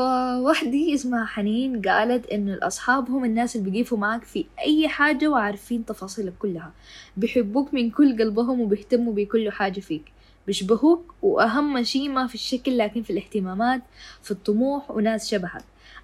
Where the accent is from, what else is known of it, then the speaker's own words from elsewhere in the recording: Sudan; أنا بشوف إنه إحنا كسودانيين يعني هم بيشوفوها هي كصفة حميدة